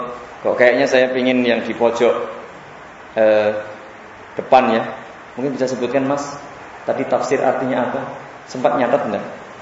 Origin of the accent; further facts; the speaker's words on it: Java, Indonesia; Kalau orang Jawa, karena saya orang Jawa ya